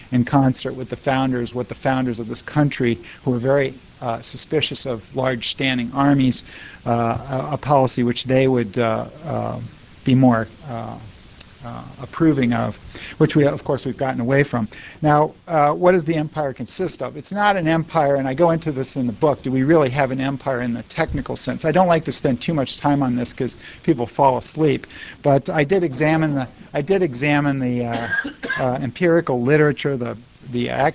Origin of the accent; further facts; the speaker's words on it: United States; if you look at it as an American, most Americans aren't aware of this